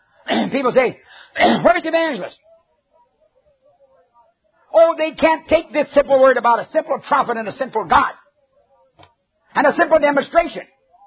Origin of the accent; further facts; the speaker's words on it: Canada; I'm a Canadian. I know where that stuff came from.